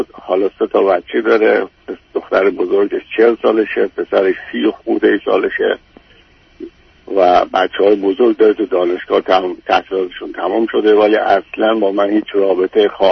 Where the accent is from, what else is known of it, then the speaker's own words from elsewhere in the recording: Iran; moved away as an adult; now in United States; در سن 18 سالگی قبل از انقلاب به خاطر این مشکل من اصلا از ایران خارج شدم، اومدم آمریکا